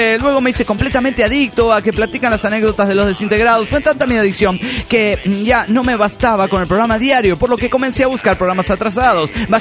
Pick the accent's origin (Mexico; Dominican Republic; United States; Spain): Mexico; Celaya, Guanajuato; de Celaya, Guanajuato.